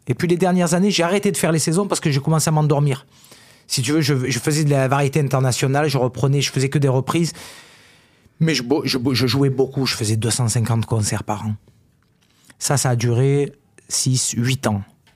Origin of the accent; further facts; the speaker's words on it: Carpentras, Provence-Alpes-Côte d'Azur, France; Et pourtant moi, je viens du sud de la France, d'une ville qui s'appelle Carpentras. On est très loin de Paris, on est très loin du showbiz